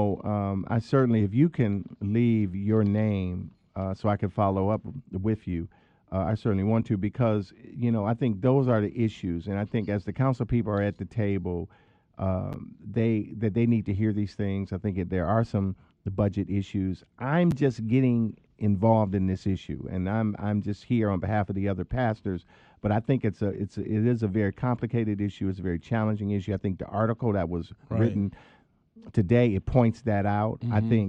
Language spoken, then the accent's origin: English; Cleveland, Ohio, United States; You know, I'm from Cleveland, grew up in Cleveland, grew up in Glenville, empowered in Glenville.